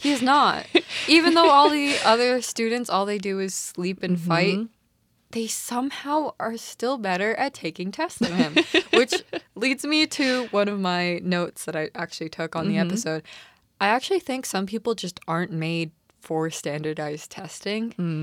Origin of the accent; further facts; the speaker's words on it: Canada; that's part of the reason why I grew up in Canada and not Korea.